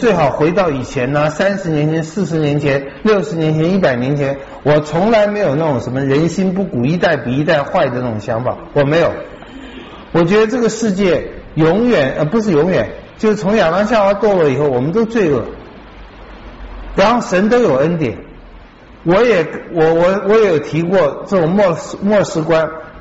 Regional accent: Taiwan; 我们在台湾年轻出生长大

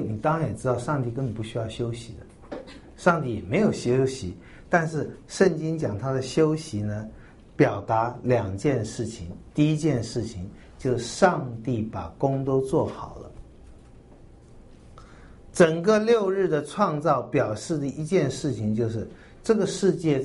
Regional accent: China; 我们中国人有这种唯苦意识嘛

